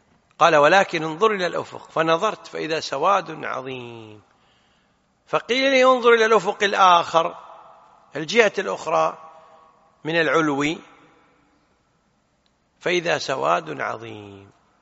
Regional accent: Kuwait; بالعامية عندنا بالكويت

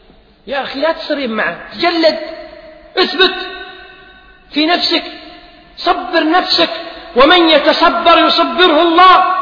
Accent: Kuwait

